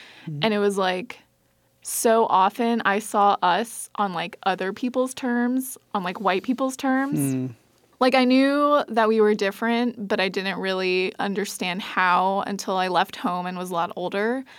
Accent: Alabama, United States; I grew up with all of them living in my hometown in Alabama.

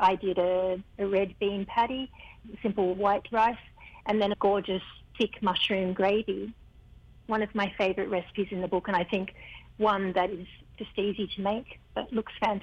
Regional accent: Australia; I happen to be half Fijian. My mother is Fijian. So while I was growing up in Australia, I mean, I ate Fijian food all the time

